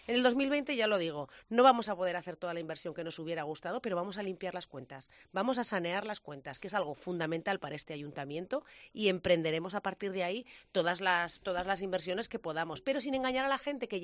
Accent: Sabiñánigo, Aragon, Spain; soy de Sabiñánigo

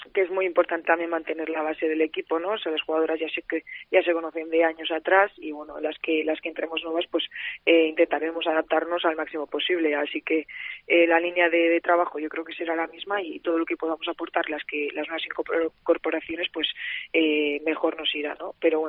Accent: Porrera, Catalonia, Spain; Soy de Porrera, del Priorat. Mi padre es de Falset, pero yo soy de Porrera.

